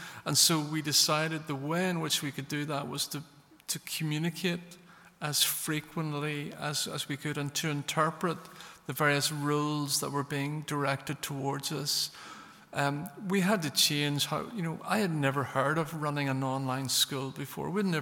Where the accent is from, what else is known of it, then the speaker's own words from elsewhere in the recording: Belfast, Northern Ireland, United Kingdom; I grew up in Belfast during the 70s and the 80s, and I was surrounded by people who were certain